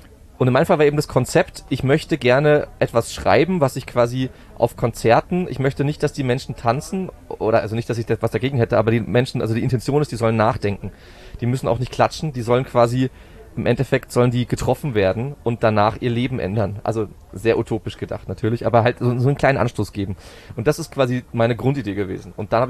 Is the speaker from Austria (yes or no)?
no; Berching, Bavaria, Germany; also born or lived in Dresden; Ich bin in Dresden geboren, kurz vor der Wende mit meiner Familie Ausreiseantrag gewilligt bekommen und nach Neumarkt in der Oberpfalz gezogen oder daneben nach Berching.